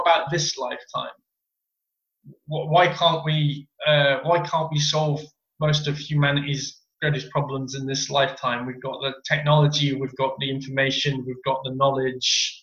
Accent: Barnsley, Yorkshire and the Humber, United Kingdom; born there; So originally I'm born from Barnsley, a small mining town in the north of England

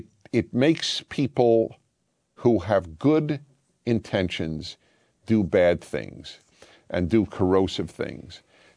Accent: United States; The Armenian American and me, we're American.

